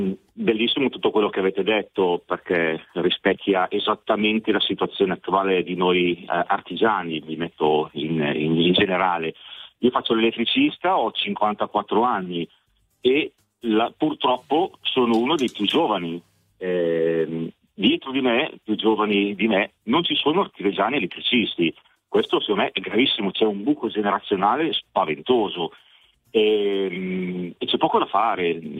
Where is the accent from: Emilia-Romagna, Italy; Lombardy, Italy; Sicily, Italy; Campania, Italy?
Lombardy, Italy; Della provincia di Cremona, un piccolo paesino